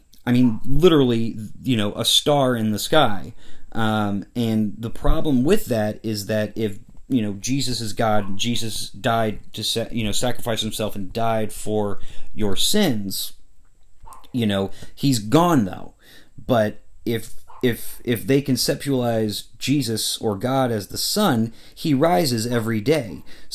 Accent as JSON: {"language": "English", "country": "United States", "said": "part of that's because I'm American, you know, and I do believe in freedom of religion."}